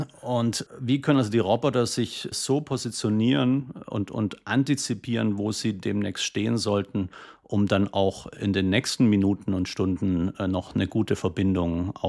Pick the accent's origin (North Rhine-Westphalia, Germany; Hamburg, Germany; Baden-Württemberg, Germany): Baden-Württemberg, Germany; Stuttgart; Ja, wobei ich betonen will, dass ich als Stuttgarter natürlich